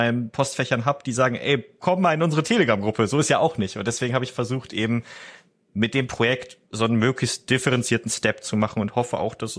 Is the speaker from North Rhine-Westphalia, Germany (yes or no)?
yes; North Rhine-Westphalia, Germany; ich bin am Niederrhein aufgewachsen, so einem kleinen beschaulichen Ort in der niederländischen Grenze